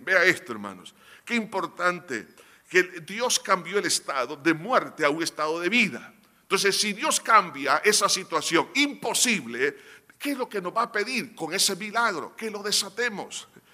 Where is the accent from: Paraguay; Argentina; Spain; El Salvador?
El Salvador; Nosotros como salvadoreños somos el pulgarcito de América.